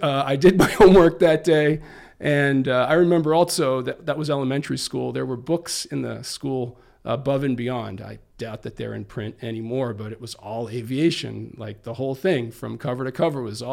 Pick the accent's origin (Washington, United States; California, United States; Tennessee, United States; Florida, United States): Florida, United States; Miami Beach; So I grew up here in South Florida on Miami Beach.